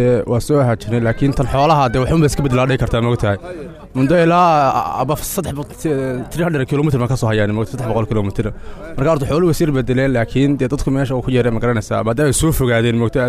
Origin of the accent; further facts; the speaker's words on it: Xingalool, Sanaag, Somalia; waxaan ka imid gobolka Sanaag gaar ahaan degmada Xingalool